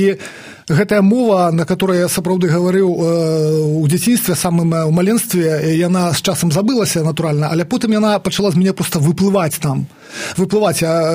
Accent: Meskavichy, Brest Region, Belarus; first language Polesian; я нарадзіўся ў Пінску, але выхоўвалі мяне да 7 гадоў, да школы, дзядуля з бабуляй у вёсцы пад Пінскам, якая завецца Мескавіча, это 12 кіламетраў ад горада. І я там у іх вось да школы гадаваўся, і справа ў тым, што я гаварыў там выключна па-палеску.

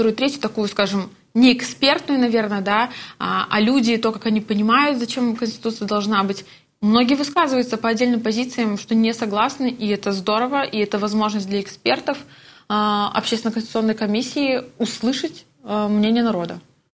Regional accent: Belarus; мы, белорусы

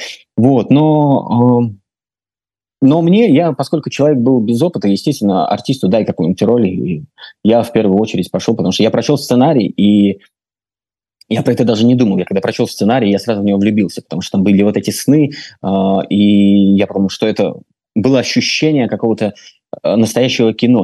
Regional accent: Latvia; Я живу в Латвии, и по национальности я латыш, да, я в плане по национальности как принадлежность к стране. Этнически я русский. Предки мои, значит, по отцовской линии литовцы и белорусы, по материнской линии это русские старообрядцы.

